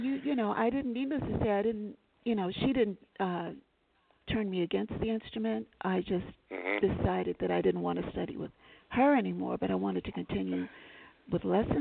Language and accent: English; New York City, New York, United States; because growing up in New York, it's still the same. It's such a melting pot of so many different cultures